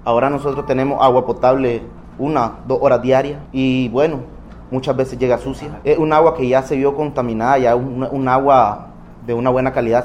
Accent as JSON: {"language": "Spanish", "town": "Santo Domingo", "region": "Chontales", "country": "Nicaragua", "said": "Yo soy de Santo Domingo Chontales."}